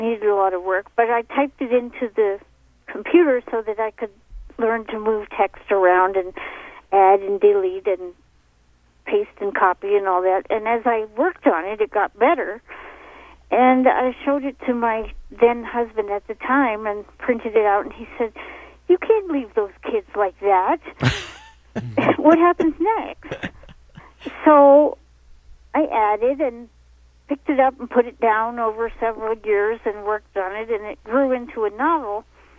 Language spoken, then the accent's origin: English; Colorado, United States; also born or lived in Chicago; I was born in Chicago, but I don't really claim that because my parents were from Colorado and they got homesick and moved back before I'm old enough to remember being anywhere else.